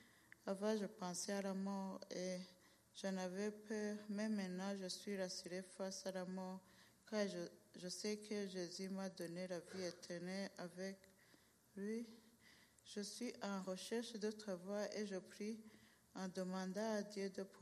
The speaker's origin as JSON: {"language": "French", "country": "Burundi", "moved": "yes", "lives_now": "Canada", "said": "je suis célibataire, je viens du Burundi, ça fait 20 ans que je suis au Canada, je suis le troisième de 11 enfants."}